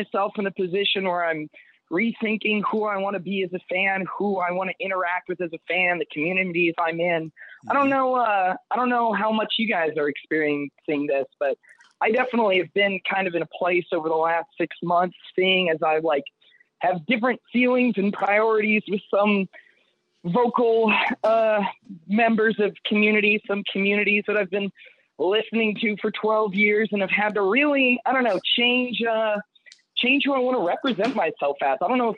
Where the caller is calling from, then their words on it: Los Angeles, California, United States; Hey, hello. … living in Los Angeles.